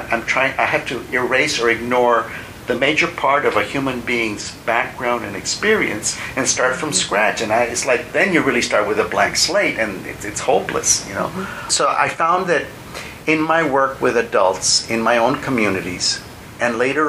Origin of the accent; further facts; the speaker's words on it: Laredo, Texas, United States; when families from South Texas, including from Laredo, from my hometown, would go up north